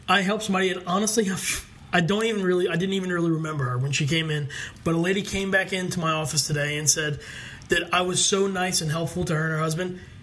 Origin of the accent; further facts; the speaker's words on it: New Orleans, Louisiana, United States; since we're, everybody knows we're from New Orleans